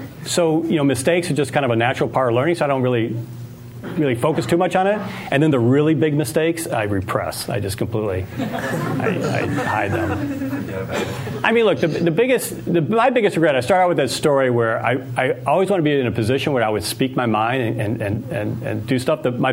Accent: Detroit, Michigan, United States; You know, I grew up in Detroit.

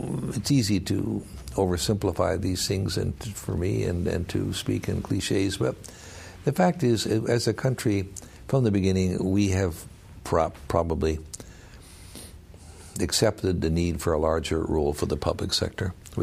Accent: Canada; as a Canadian

